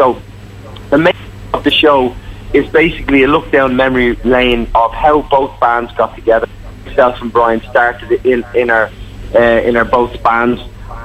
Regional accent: Ireland; as a kid growing up in Ireland

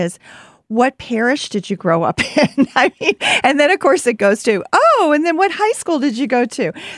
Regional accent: St. Louis, Missouri, United States; Susan, I have to tell you, I am from St. Louis.

